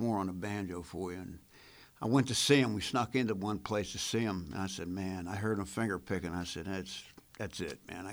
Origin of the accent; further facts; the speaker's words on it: United States; I guess I'm from the South Side. I've always been from the South Side.